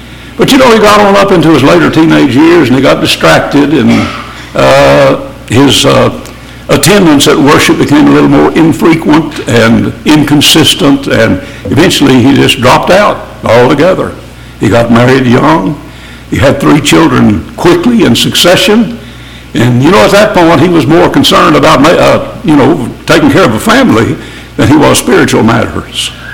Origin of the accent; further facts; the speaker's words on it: Ada, United States; There was a young fella in Ada, my hometown, many years ago